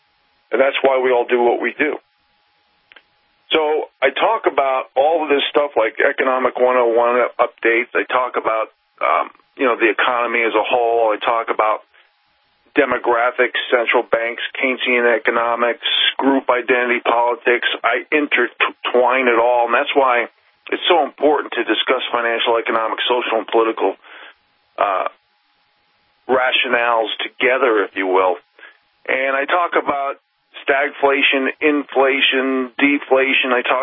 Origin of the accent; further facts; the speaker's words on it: New York City, New York, United States; So the fact that I grew up in New York and I tried to work in the woods and the outdoors, I could not